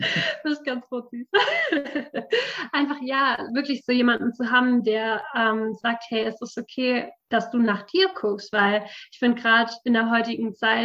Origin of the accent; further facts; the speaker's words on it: Freudenstadt, Baden-Württemberg, Germany; mein Wunsch ist in meiner Heimatstadt, in Freudenstadt, wirklich so einen Ort zu schaffen